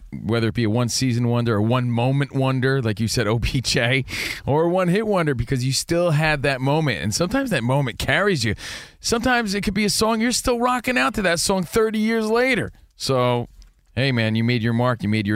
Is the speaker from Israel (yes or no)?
no; New Jersey, United States; also born or lived in New York; Because my impression as a kid growing up in New Jersey, New York, is that he kind of only had that one dope season.